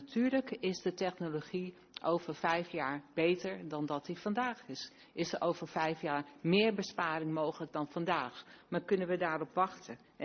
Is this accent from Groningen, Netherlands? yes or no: yes; Groningen, Netherlands; born there; now in Hilversum, Netherlands; Als Groningse van geboorte, nog niet zo lang wonende in Hilversum, verbaast me dat.